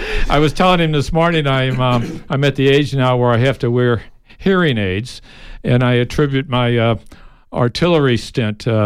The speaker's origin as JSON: {"language": "English", "town": "St. Louis", "region": "Missouri", "country": "United States", "tie": "born or raised there", "also_born_or_lived": "San Antonio / Chicago / New York / Phoenix", "lives_now": "Tucson, United States", "said": "I was born and raised in St. Louis. I lived in the barrio of San Antonio. I lived for 10 years in Chicago. I lived for another 10 years in Metro New York, also in Phoenix, Scottsdale, and for the last 7 years in Tucson."}